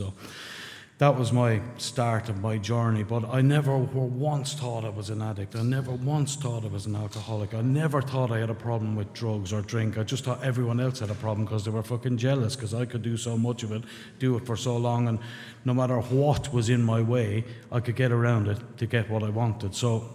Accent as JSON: {"language": "English", "country": "Ireland", "accent": "Irish", "said": "I'm not doing the accent. This is my accent. Yeah, just in case. So I landed. I'm from a small town in rural Ireland"}